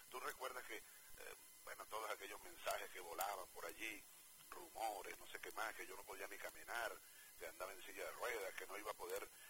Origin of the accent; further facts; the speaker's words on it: Los Llanos, Venezuela; yo soy muy cuentero, de echar cuentos, me encanta, como llanero